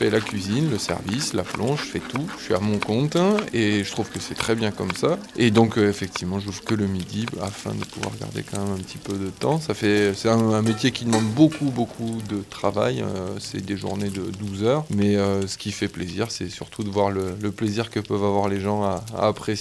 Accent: Saint-Affrique, Occitanie, France; born there; moi je suis Aveyronnais, moi je suis né ici, moi je suis né à Sainte-Afrique en 83, fils de gens qui viennent d'ailleurs, ça s'entend à mon accent, non?

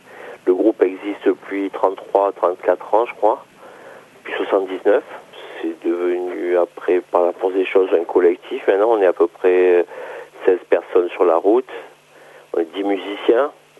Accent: Apt, Provence-Alpes-Côte d'Azur, France; Alors nous, on est à peu près tous du même coin, sud-est, c'est-à-dire ça va du Luberon jusqu'à Marseille, quoi, à peu près. Mais là, on est plutôt côté Apt, voilà, Apt, Avignon, enfin, aux alentours du 84, quoi, enfin, 83, je ne sais même plus, voilà.

